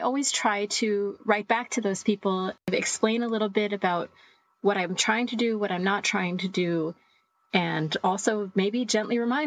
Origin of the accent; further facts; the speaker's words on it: New York, United States; now in Austin, United States; I grew up in New York, definitely a much more liberal state than the past few that I've lived in. Now I'm here in Texas, though in a very liberal city in Austin.